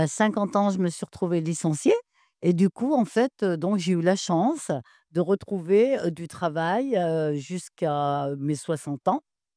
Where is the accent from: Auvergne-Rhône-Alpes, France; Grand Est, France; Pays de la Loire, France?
Auvergne-Rhône-Alpes, France; Saint-Jean-de-Maurienne; born there; also born or lived in Grenoble; moi, je suis née donc à Saint-Jean-de-Maurienne. Je suis partie sur Grenoble 30 ans et je suis revenue, ça fait à peu près 10 ans.